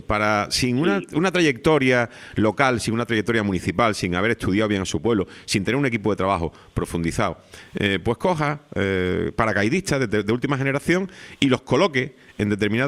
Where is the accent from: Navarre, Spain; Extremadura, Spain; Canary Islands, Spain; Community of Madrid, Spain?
Canary Islands, Spain; Soy muy norteño y me gusta mucho mi norte, además me muevo por aquí.